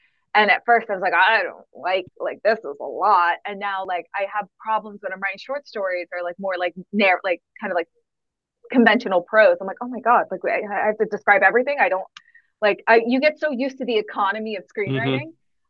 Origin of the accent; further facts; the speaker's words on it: New Jersey, United States; growing up in the Dirty Jurors and being right outside New York City.